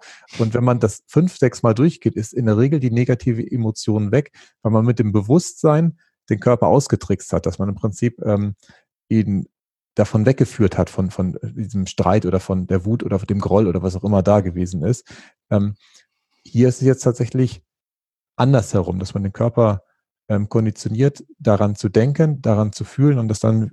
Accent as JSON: {"language": "German", "region": "Northern Germany", "country": "Germany", "said": "Ich bin ja als Norddeutscher da sonst immer ein bisschen schwierig im Umgang gewesen, weil wir Norddeutschen ja nicht so tanzaffin sind"}